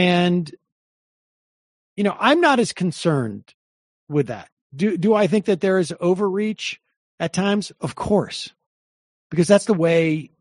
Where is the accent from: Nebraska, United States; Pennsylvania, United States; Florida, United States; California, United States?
Florida, United States; I'm Venezuelan. I grew up in South Florida.